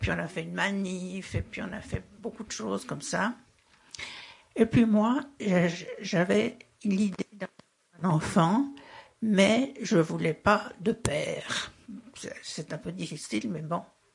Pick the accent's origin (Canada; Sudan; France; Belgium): France; je suis française. J'arrivais de Lyon